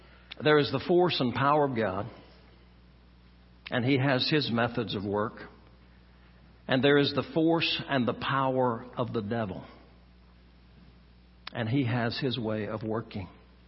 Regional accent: Oklahoma, United States; When I was a child, and I understand I grew up right here in Oklahoma in the Bible Belt

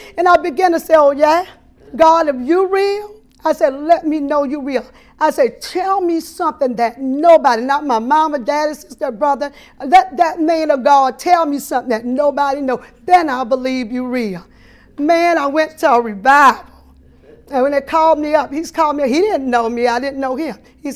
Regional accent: Slidell, Louisiana, United States; I was raised in Slidell, Louisiana, in a little place called Bayou Paquet. I love Slidell.

